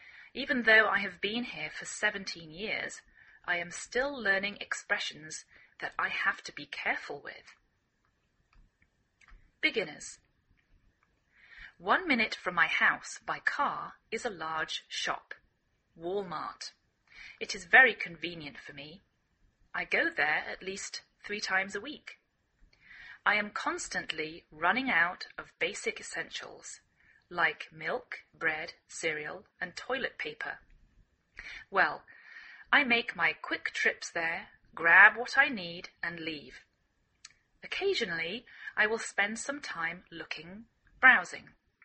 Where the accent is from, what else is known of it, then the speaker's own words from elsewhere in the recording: England, United Kingdom; I'm English.